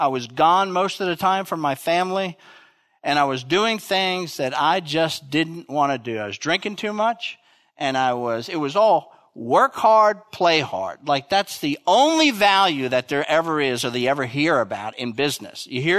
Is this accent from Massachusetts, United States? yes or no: no; New Jersey, United States; my father was a trainman on the Jersey Central Railroad. I'm originally from New Jersey.